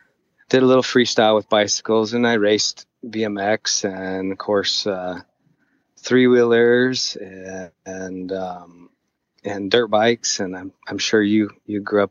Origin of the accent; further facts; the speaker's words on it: Gilbert, Arizona, United States; also born or lived in Tempe; My parents moved me out to Gilbert when I was about 5 years old, and it was rural, mostly cotton fields and dairy cows and a lot of dirt.